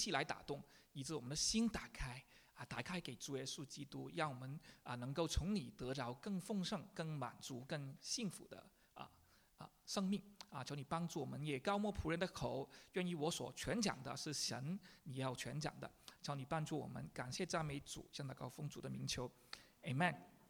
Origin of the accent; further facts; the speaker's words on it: Hong Kong; now in United Kingdom; 我小时候在香港是，我来 英国之前做过两个公司了